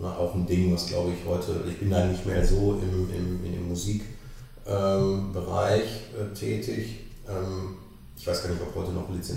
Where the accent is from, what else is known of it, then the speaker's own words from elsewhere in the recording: North Rhine-Westphalia, Germany; Wir kommen ja hier alle aus dem Kreis Recklinghausen.